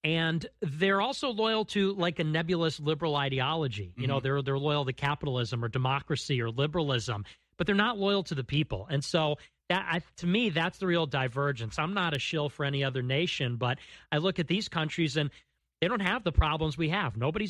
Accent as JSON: {"language": "English", "country": "United States", "said": "I mean, I don't live in China because I'm an American."}